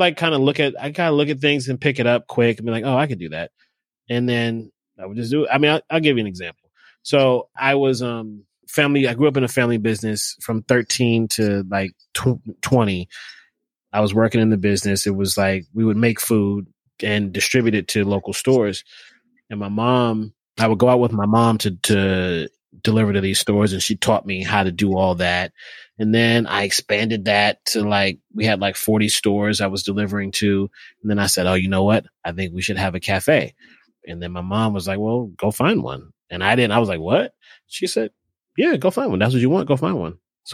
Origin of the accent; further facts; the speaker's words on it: Tacoma, Washington, United States; born there; I was born in Tacoma, shit.